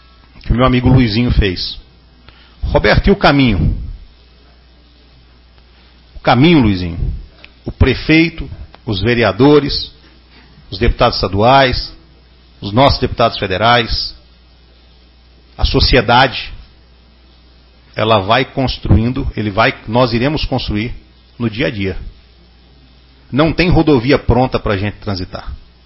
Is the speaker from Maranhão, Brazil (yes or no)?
no; Anápolis, Goiás, Brazil; also born or lived in Porangatu; Nasci em Porangatu, mas sou de Anápolis.